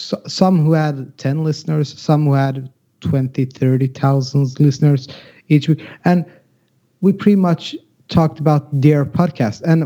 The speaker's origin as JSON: {"language": "English", "country": "Sweden", "first_language": "Swedish", "second_language": "English", "said": "And I would like to say sorry for all the listeners for my English. My first language is Swedish, so I'll try to talk with the best English that I have."}